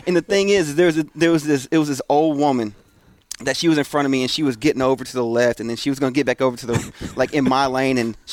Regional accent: Tennessee, United States; I'm from Tennessee, man. I know Papa John's.

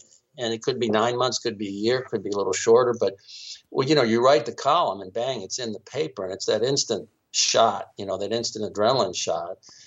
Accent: Fort Lauderdale, Florida, United States; I grew up in the Lauderdale area, but I grew up reading the Herald.

